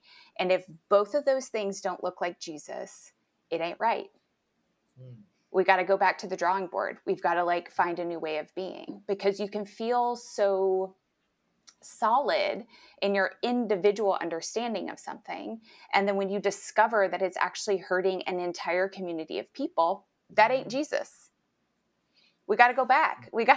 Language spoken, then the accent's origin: English; Texas, United States; also born or lived in Nashville; I'm from Texas. I'm from a very conservative part of Texas and grew up in, I would call, a very culty version of an evangelical church, and then had some time in Nashville, Tennessee